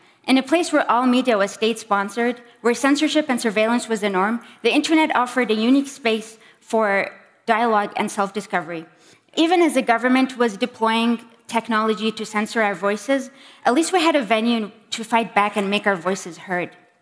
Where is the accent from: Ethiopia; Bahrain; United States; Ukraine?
Bahrain; I am from Bahrain.